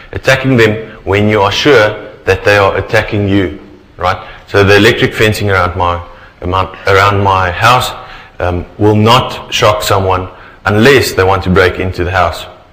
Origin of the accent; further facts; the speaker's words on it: South Africa; we're from South Africa, and there's a lot of crime in South Africa.